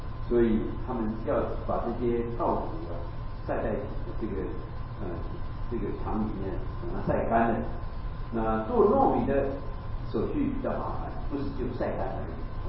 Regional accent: Taiwan; 第一次我回到我的家乡，在我们台湾的乡下

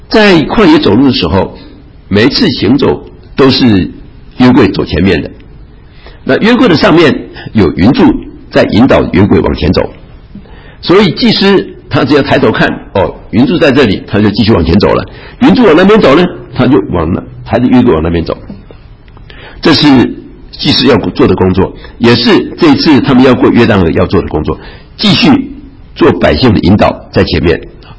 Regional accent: China; 我们中国人肘大概比较短一点的，外国人肘可能比较长一点啊。

